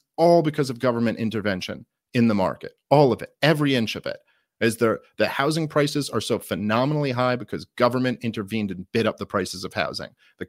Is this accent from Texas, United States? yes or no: no; Brooklyn, New York, United States; I mean, I'm like, I'm a Jew from Brooklyn.